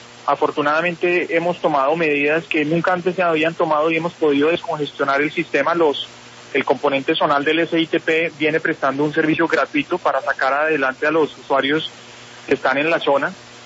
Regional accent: Bogotá, Colombia; no podemos permitir como bogotanos, como ciudadanos

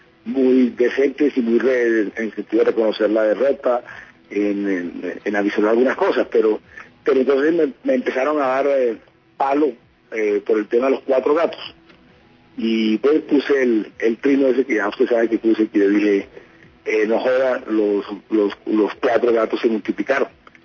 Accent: Colombia; como pueblo colombiano

